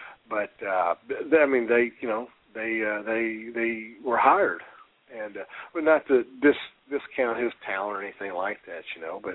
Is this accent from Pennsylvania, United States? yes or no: no; Nashville, Tennessee, United States; I grew up here in Nashville as a Larry Bird fan, okay? So grew up here in Nashville as a Larry Bird fan.